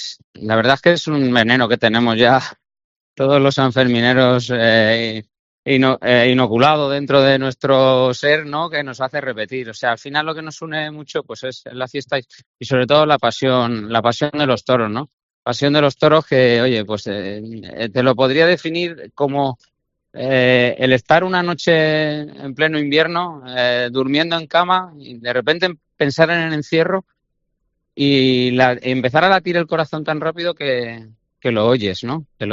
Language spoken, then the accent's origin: Spanish; Castilla-La Mancha, Spain; yo resaltaría los de mi tierra, los de la Sierra del Segura, yo soy de Yin